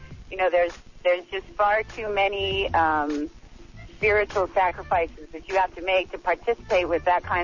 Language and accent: English; Berkeley, California, United States; I grew up in Berkeley, and I went to Berkeley High School.